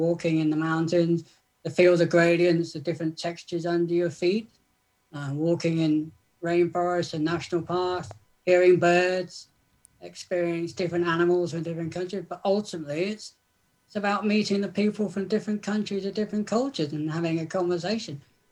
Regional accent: South West England, United Kingdom; I'm from Southwest England. I live in a small seaside town at the moment, about 3 hours from London by train.

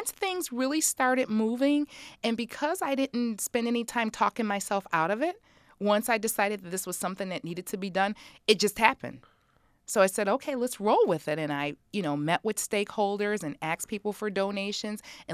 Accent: Rochester, New York, United States; I grew up on the east side of Rochester on Arch Street. Went to East High School

